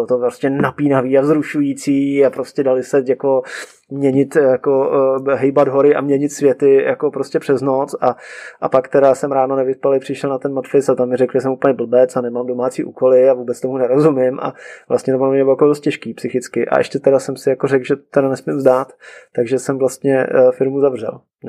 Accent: Prague, Czechia; tam jsem vždycky říkal hrdě, že jsem z Prahy.

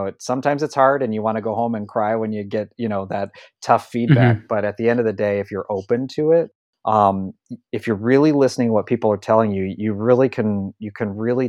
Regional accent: Ashland, United States; I came from Ashland and landed a job.

